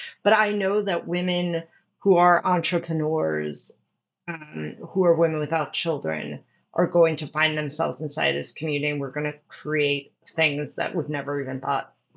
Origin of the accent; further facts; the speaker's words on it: Bronx, New York, United States; Yeah, so I'm from the Bronx originally. My parents are from the Bronx.